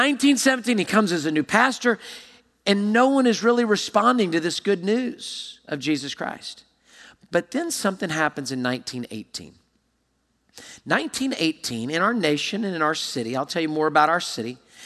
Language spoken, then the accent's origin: English; Houston, Texas, United States; I picnicked there as a kid way back growing up in Houston and now with my family even.